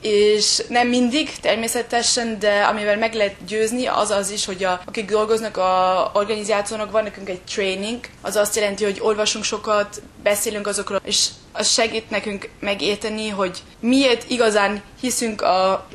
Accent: Vienna, Austria; born there; Beszélek magyarul azáltal, hogy a anyukám, meg a családja Magyarországból jön. Bécsbe születtem, 24 éves vagyok.

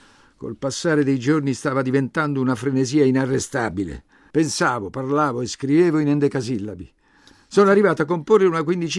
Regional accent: Rome, Lazio, Italy; accent: Roman; Nel mio dialetto, nel dialetto che risuonava e in buona parte tuttora risuona nelle strade di Roma.

